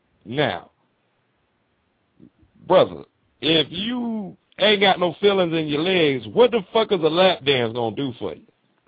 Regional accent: Tampa, Florida, United States; This is right here in Tampa, right here in my hometown.

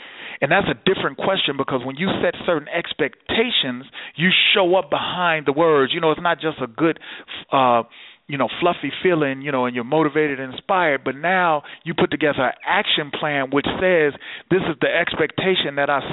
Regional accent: University Park, United States; I grew up with your cousin, Ray Griggs. We grew up together in University Park.

